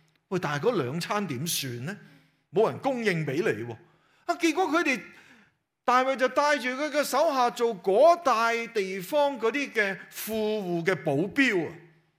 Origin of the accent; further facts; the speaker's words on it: Hong Kong; 就好似我哋香港人食咗半粒荔枝嗰种嘅感觉